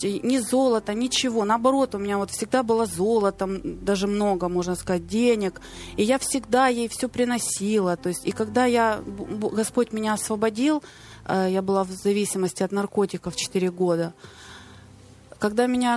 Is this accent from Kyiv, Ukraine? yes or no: yes; Kyiv, Ukraine; я родилась, виросла в Києві, и мой подростковый возраст, как раз вот этот от 12 до и так далее, как раз пришел в 90-е годы